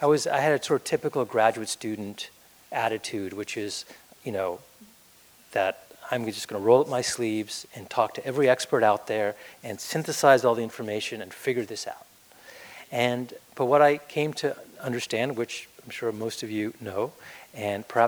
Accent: New Delhi, Delhi, India; When I was growing up in New Delhi, I spent some time with my grandfather

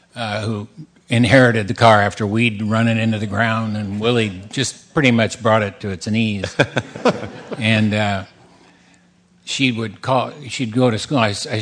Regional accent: Midwest, United States; The idea was I was from the Midwest, and I'd never been to a great camp.

